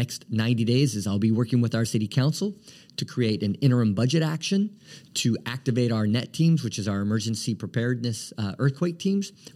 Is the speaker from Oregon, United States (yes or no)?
yes; Portland, Oregon, United States; So I grew up in North Portland, you know, hard scrabble upbringing. We were poor.